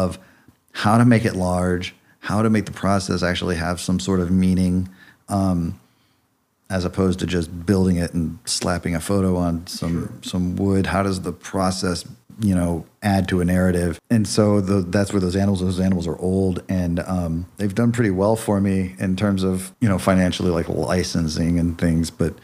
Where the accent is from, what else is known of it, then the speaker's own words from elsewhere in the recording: Ohio, United States; Where I grew up in Ohio, it was just flat.